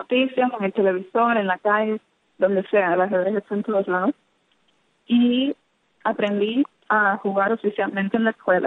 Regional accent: Havana, Cuba; Yo soy de La Habana, nací en La Habana del Este, y estuve viviendo ahí los primeros años de mi vida, pero siempre intercambié entre La Habana del Este y Nuevo Dorado.

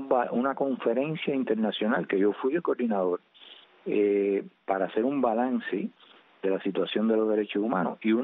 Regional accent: Cuba; now in Canada; yo salí de Cuba

